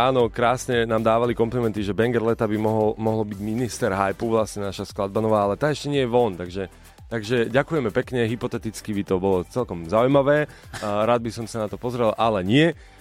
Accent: Košice, Košice Region, Slovakia; ja ako rodák Košičan som nevedel

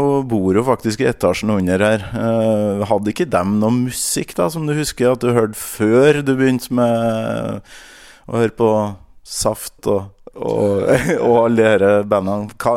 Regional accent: Trøndelag, Norway; Men han tok jo turen opp til Ytre Namdal, der jeg kommer ifra

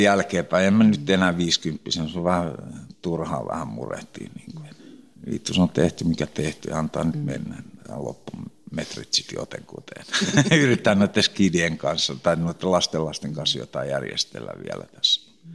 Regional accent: Pori, Satakunta, Finland; born there; Mä oon syntynyt Porissa ja mä oon tullut 68 tai 69 sitten tuohon Sepänmäkeen muutettiin.

